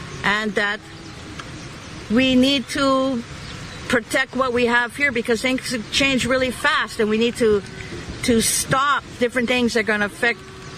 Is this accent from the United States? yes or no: yes; United States; I'm pleading out to you as an American